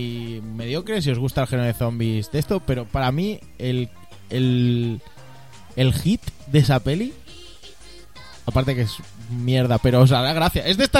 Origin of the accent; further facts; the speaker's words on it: Catalonia, Spain; Yo, como catalán, prefiero que no.